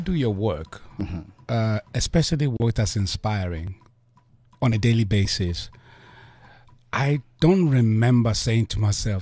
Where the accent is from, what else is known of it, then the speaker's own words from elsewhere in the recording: South Africa; as in a South African, and as a South African